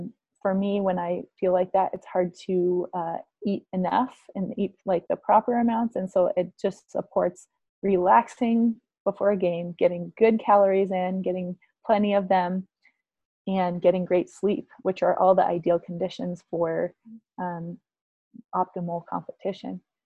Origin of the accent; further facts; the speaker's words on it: New England, United States; Like, I grew up in New England, and you know, really rural, very small town, and everyone knows each other.